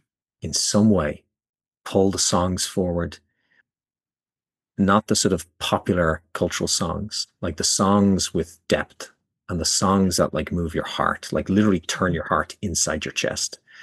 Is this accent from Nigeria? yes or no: no; Ireland; now in United States; growing up in Ireland